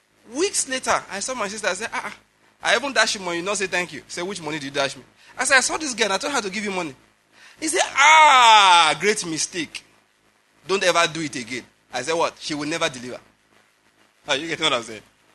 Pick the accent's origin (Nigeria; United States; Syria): Nigeria; You know, I'm a Nigerian.